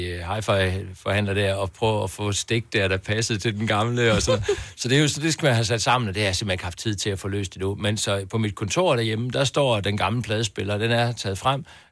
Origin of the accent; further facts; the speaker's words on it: Jutland, Denmark; jeg er jo fra Jylland, ikke?